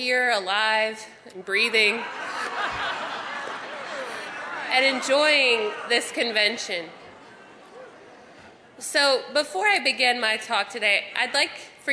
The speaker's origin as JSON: {"language": "English", "region": "Tennessee", "country": "United States", "tie": "born or raised there", "said": "I started as a chemistry major in a college in Tennessee, because that's my home state."}